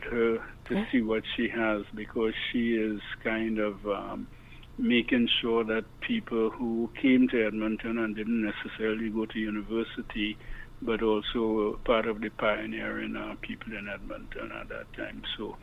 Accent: Trinidad & Tobago; I was from Trinidad.

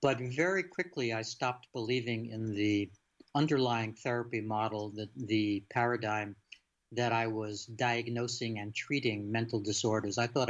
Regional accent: Bronx, New York, United States; also born or lived in Brooklyn; I grew up in the Bronx in one of those extended crazy-making families with, you know, lots of nutty siblings and aunts and uncles and the whole thing. But my mom and I moved out to Brooklyn when I was about 5 years old

